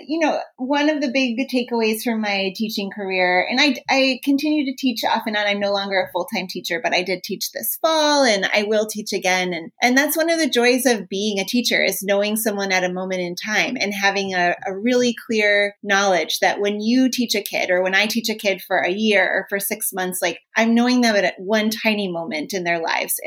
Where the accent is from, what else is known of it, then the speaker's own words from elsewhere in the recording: Minnesota, United States; I'm from Minnesota. Hockey's a huge here.